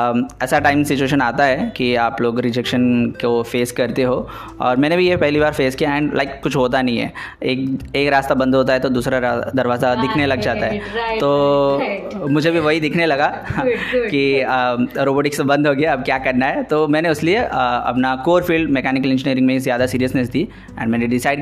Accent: Odisha, India; और मैं ओडिशा से हूँ

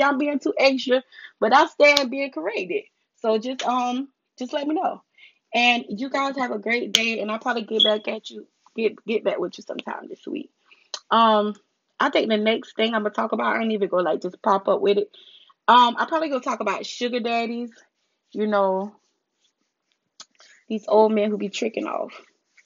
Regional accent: the South, United States; Like, I'm a woman, I'm from the South.

